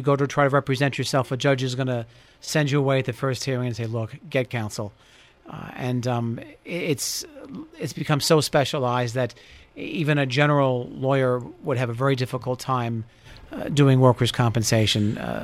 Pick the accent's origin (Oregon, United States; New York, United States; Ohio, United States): New York, United States; Brooklyn; also born or lived in Long Island; I'm a New Yorker by birth. Brooklyn, New York, and then moved to Long Island and ended up here.